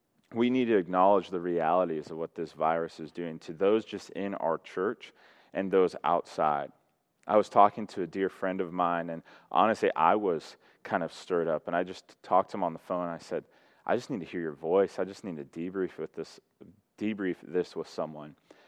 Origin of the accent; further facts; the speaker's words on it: Colorado, United States; I grew up in Colorado, and I remember in 1997, I was a little kid, we had a blizzard